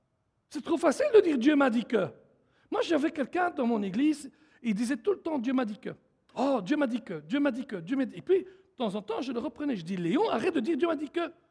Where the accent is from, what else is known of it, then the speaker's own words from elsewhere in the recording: Switzerland; Chez nous, en Suisse, probablement pas comme au Canada.